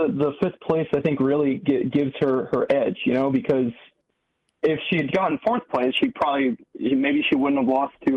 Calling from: Tennessee, United States; I'm calling from Tennessee.

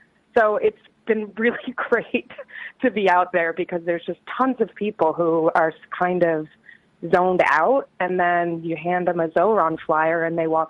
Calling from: Brooklyn, New York, United States; calling from Brooklyn.

